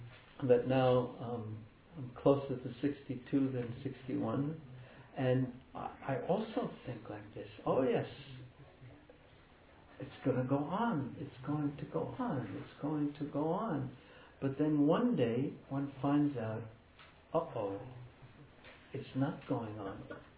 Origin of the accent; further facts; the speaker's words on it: New York, United States; Because I grew up in New York, just by the ocean.